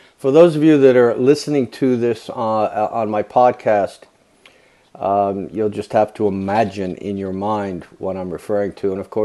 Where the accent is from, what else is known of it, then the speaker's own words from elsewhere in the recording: United States; And I knew this happened a good many times while I was growing up in the United States.